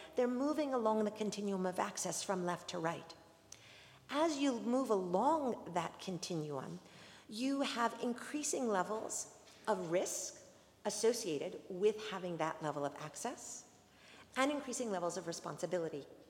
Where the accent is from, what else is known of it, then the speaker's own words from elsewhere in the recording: United States; That's a very interesting point for me to bring up as an American